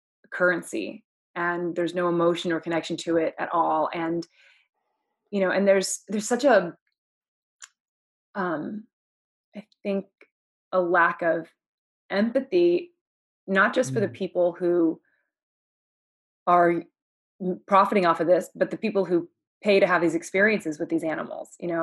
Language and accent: English; Oklahoma, United States; And I'm also from Oklahoma.